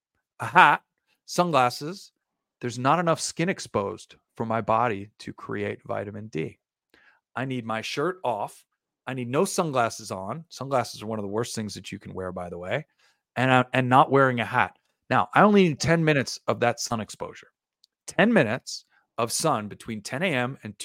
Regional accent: New York, United States; now in Las Vegas, United States; So that means the other 9 months out of the year here in Vegas, and forget about where I grew up in New York and states that are further north

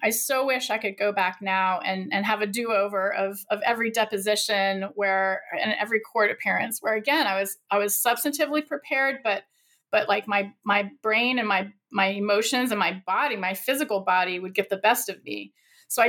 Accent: Virginia, United States; So I grew up in Virginia and I went straight through to law school right after undergrad and the same university.

